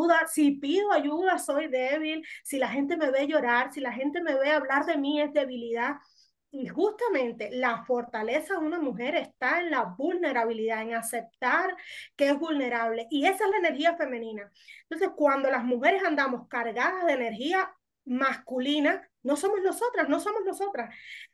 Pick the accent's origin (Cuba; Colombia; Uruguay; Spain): Cuba; Porque es muy propia de nosotros los cubanos.